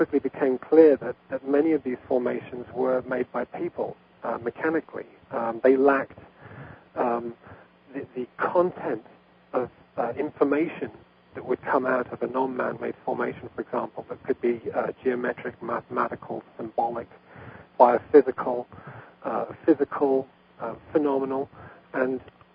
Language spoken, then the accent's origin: English; England, United Kingdom; I come from England. I've lived in the region where most of these formations have formed